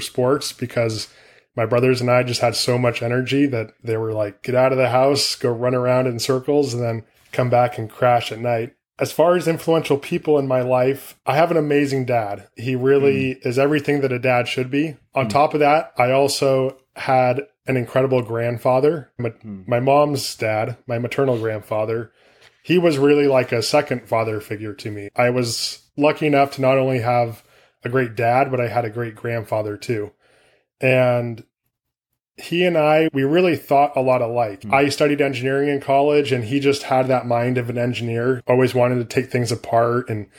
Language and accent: English; California, United States; Starting from the beginning, born and raised in the Bay Area of California, I have three brothers, no sisters.